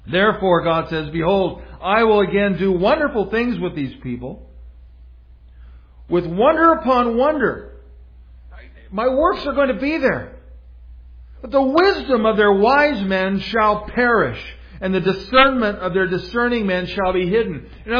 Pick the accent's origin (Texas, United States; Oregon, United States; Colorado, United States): Oregon, United States; I remember years ago, my mom will remember this, as I was growing up in Southern Oregon